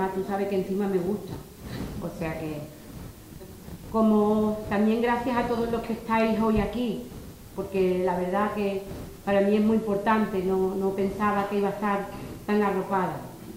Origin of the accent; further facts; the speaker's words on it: San Roque, Andalusia, Spain; also born or lived in La Línea / Sevilla; now in Guadiaro, Spain; Yo soy campo gibraltareña de pie a cabeza. He nacido en La Línea, vivo en Guadiaro, soy de San Roque, he estado en Algeciras, bueno, en fin, ya me queda todo. Ya me queda todo. Y estuve en Sevilla, me tuve que venir, porque es que el campo de Gibraltar me tiraba